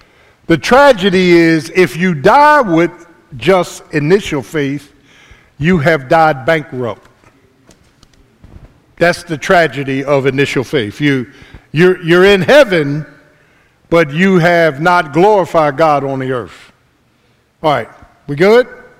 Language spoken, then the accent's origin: English; Philadelphia, Pennsylvania, United States; I grew up in South Philly. Ain't no eagles in South Philly.